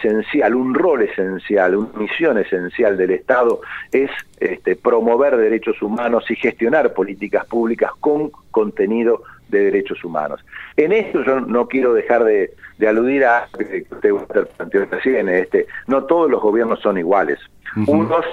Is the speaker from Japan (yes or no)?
no; Argentina